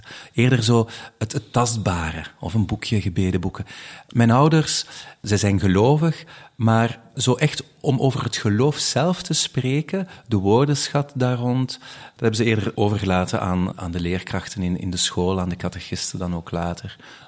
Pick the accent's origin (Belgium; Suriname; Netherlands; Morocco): Belgium; Leuven, Flemish Brabant; Dat was in Leuven, want ik ben van Leuven afkomstig